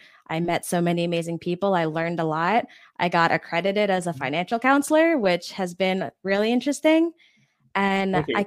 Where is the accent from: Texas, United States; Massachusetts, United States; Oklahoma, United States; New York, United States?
New York, United States; moved away; also born or lived in Maryland; So, like I said, I'm from New York, but I lived in Maryland for 6 years.